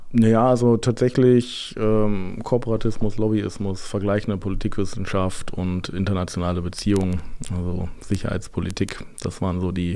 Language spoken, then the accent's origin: German; Lingen, Lower Saxony, Germany; Ich wurde direkt aus meiner Heimatstadt Lingen-Ems herausgekeilt.